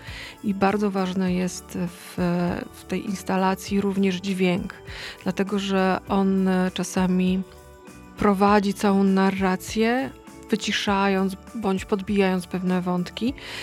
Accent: Podlaskie Voivodeship, Poland; born there; now in Gdańsk, Poland; Jestem gdańszczanką z wyboru. Urodziłam się na Podlasiu, pod Hajnówką, mała miejscowość. Potem studiowałam w Białymstoku.

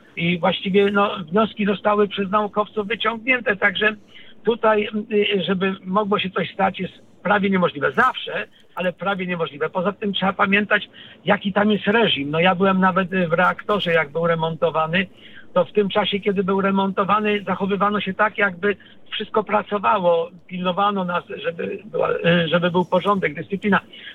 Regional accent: Gdynia, Pomeranian Voivodeship, Poland; Zresztą ja jestem też z Gdyni i też tam przyjechałem z powodu przyrody, już nawet na stałe.

